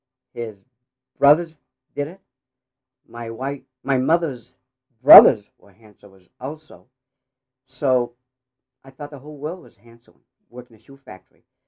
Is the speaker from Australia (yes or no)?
no; Lewiston, Maine, United States; I was born in Lewiston, 1945, in Lewiston, Maine.